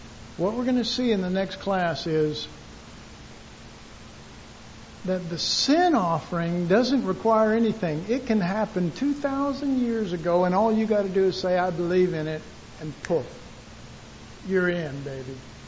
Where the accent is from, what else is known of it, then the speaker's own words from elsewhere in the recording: Texas, United States; There's some advantages of being Texan.